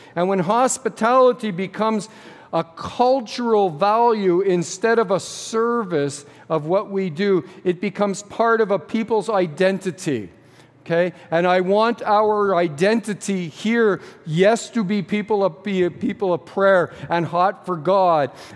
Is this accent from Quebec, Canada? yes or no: yes; Quebec, Canada; Well, I'm from Quebec.